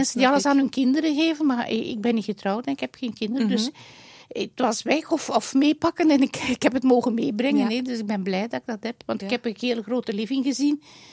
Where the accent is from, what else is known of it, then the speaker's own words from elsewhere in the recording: Dendermonde, East Flanders, Belgium; born there; En dat zijn twee reuzen van Dendermonde, mijn geboortestad. Daar ben ik ben mijn hart verknocht in Oost-Vlaanderen.